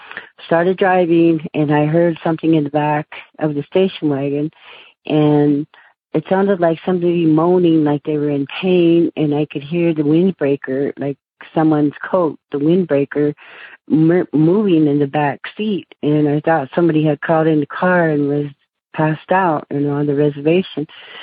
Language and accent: English; United States; I was 17 years old. I lived in the city, and I'm Native American. My aunt took me back to the reservation.